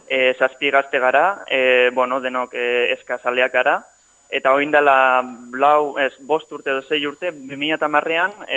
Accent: Basque Country, Spain; now in Barcelona, Spain; Ni euskalduna naiz, bai, oindela 11 urte bizinazke Bartzelonan

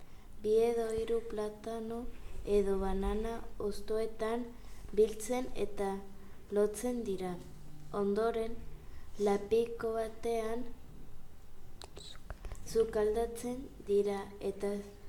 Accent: Nicaragua; Nikaraguakoa naiz.

